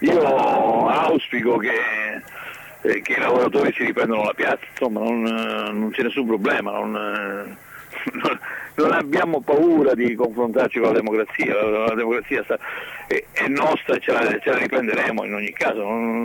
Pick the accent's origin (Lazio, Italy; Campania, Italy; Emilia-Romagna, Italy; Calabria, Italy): Calabria, Italy; adesso io sono un calabrese